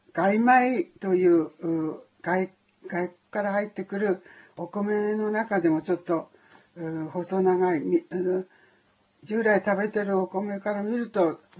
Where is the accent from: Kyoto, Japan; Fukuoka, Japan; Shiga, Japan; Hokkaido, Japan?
Hokkaido, Japan; Ogifushi; 私は北海道の浦河郡荻伏姉茶というところで生まれ育ちました。